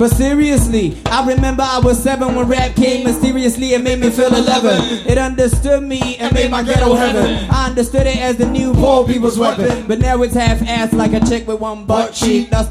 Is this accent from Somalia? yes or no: yes; Somalia; I mean, personally, I am born and raised in Somalia.